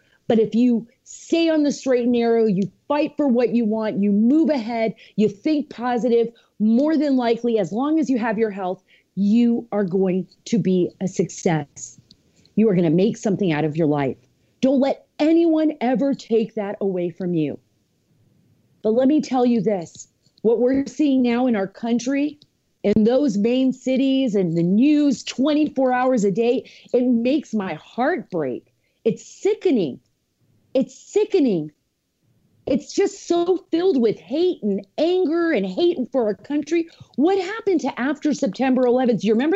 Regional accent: Washington, D.C., District of Columbia, United States; Washington, D.C., my hometown, Washington, D.C., and, you know, Virginia.

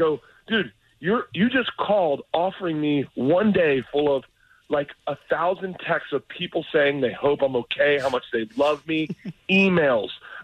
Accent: Tampa, Florida, United States; my buddy that I grew up with in Tampa

